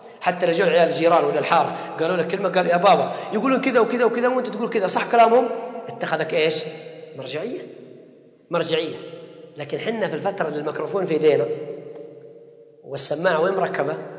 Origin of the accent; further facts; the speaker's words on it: Saudi Arabia; لأن إحنا كسعوديين ما نقبل مثل هذا الشيء